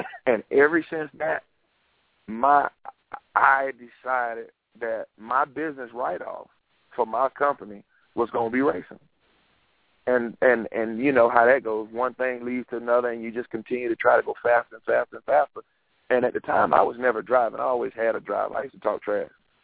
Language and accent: English; Columbia, South Carolina, United States; We're all from Columbia, South Carolina.